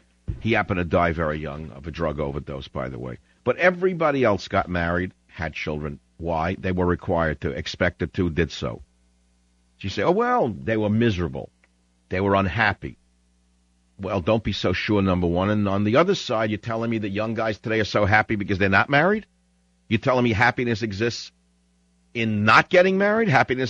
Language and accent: English; California, United States; You know that the California wineries I hate to say it because I'm from California